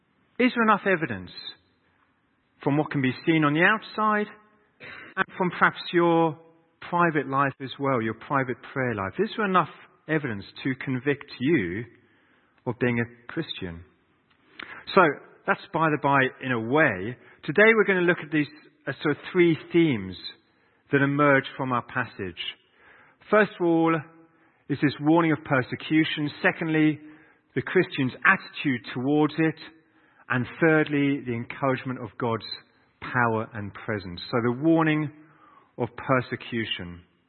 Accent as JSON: {"language": "English", "region": "South West England", "country": "United Kingdom", "tie": "born or raised there", "said": "I grew up in North Devon. There were quite a lot of sheep around."}